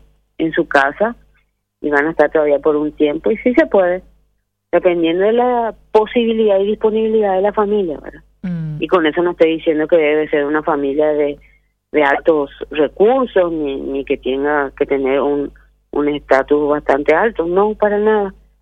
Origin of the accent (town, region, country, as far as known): Paraguay